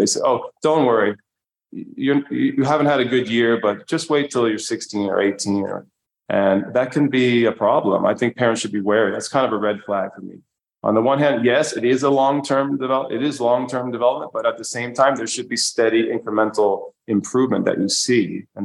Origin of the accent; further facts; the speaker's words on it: New York, United States; now in Vermont, United States; But I'm a New Yorker. I'm here, building something special.